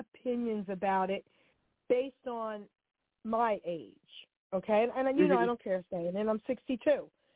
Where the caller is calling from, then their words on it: New Jersey, United States; I'm calling from New Jersey.